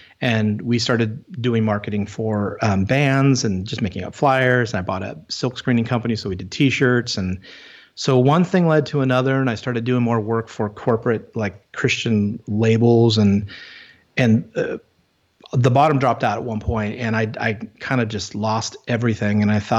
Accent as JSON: {"language": "English", "country": "South Africa", "tie": "born or raised there", "said": "I think actually growing up in South Africa helped me"}